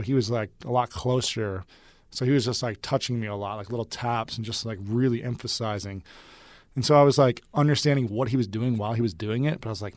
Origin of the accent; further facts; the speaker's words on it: Columbus, Ohio, United States; I wanted to host it in Columbus, Ohio, my hometown, because Ohio's tagline is the heart of it all.